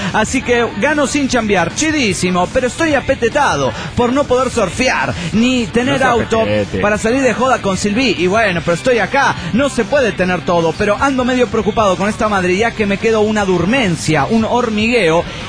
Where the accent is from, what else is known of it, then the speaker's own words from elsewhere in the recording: Ibarra, Imbabura, Ecuador; de Ibarra, Ecuador.